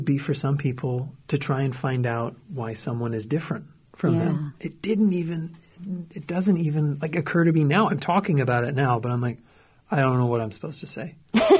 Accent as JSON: {"language": "English", "town": "Fargo", "region": "North Dakota", "country": "United States", "also_born_or_lived": "Moorhead, United States", "said": "And then I answer, you know, I'm from Fargo, Moorhead, or, you know, I'm just from a couple blocks away."}